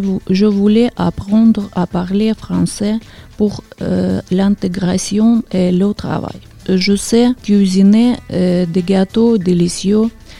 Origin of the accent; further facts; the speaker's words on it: Ukraine; moved away as an adult; now in France; je viens d'Ukraine. Je suis arrivée en France en 2023 avec mon fils.